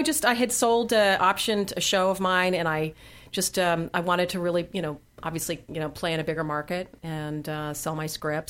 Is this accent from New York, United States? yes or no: yes; New York City, New York, United States; I grew up in the city till I was 12.